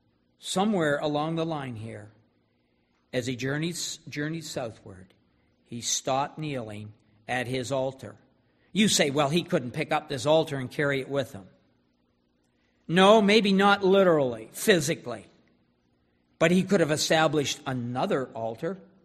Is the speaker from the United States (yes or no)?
no; Moncton, New Brunswick, Canada; I thought some of you from the Moncton area might appreciate this because I grew up on River Glade Speedway.